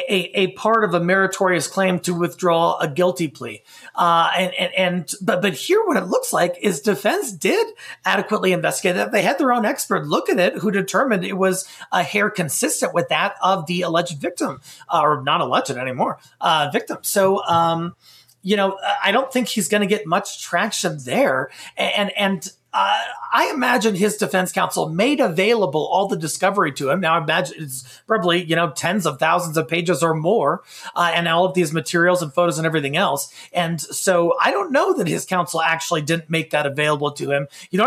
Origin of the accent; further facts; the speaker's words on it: Colorado, United States; killed more than 10 people in my home state of Colorado.